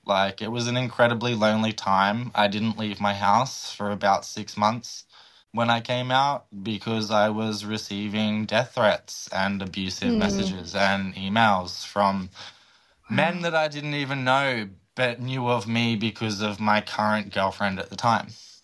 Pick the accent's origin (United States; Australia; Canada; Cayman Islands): Canada; Tweed, Ontario; Growing up in Tweed was very conservative